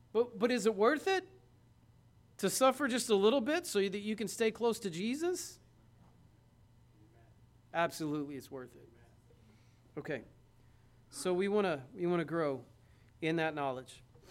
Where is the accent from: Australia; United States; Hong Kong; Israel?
United States; I'm an American Christian. We don't have to suffer for our faith much around here.